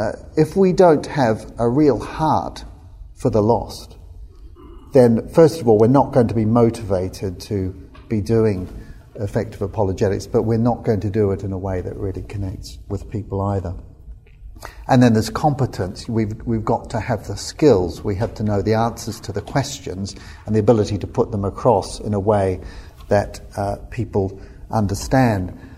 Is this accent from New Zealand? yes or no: yes; New Zealand; Being a New Zealander and a surgeon, I need to simplify things